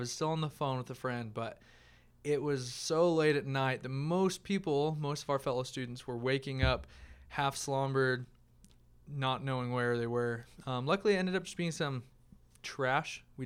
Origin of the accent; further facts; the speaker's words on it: St. George, Utah, United States; now in Logan, United States; I grew up in St. George. I like my heat.